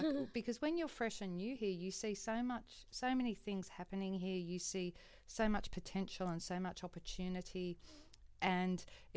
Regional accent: Griffith, New South Wales, Australia; I grew up in Griffith in New South Wales, and it's like an oven or a freezer, one or the other.

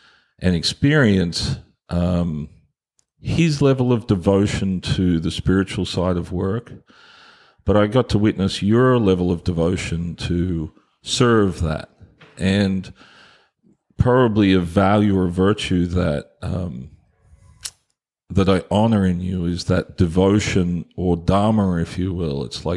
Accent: Australia; growing up in Australia

